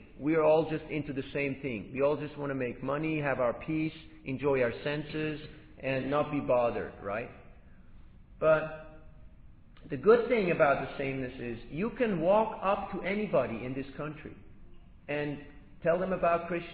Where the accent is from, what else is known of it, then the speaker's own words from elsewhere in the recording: Australia; I said, no, I'm an Aussie, you know. I'm an Aussie. I'm not a vegetarian.